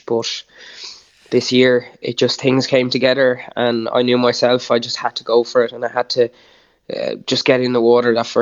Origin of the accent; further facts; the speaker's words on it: Dunmore East, Munster, Ireland; Well, I grew up in Dunmore East